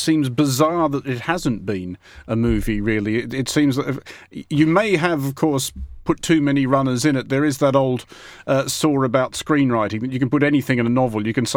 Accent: Australia; speaking as an Australian

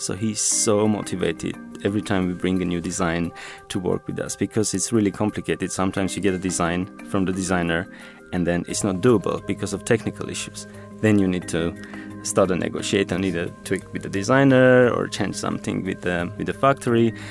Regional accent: Armenia; They are made in my hometown, back in Armenia, where Vahag is based

